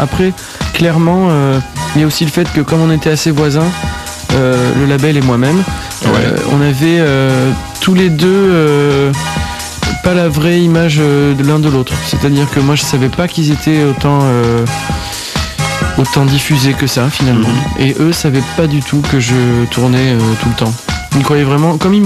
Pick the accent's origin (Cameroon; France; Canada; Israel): France; Bordeaux, Nouvelle-Aquitaine; born or raised there; also born or lived in Cannes / Paris